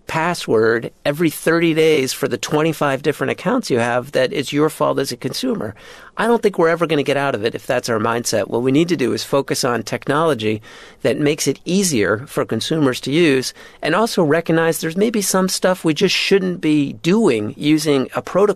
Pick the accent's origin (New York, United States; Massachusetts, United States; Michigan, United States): New York, United States; when I grew up in New York in the 80s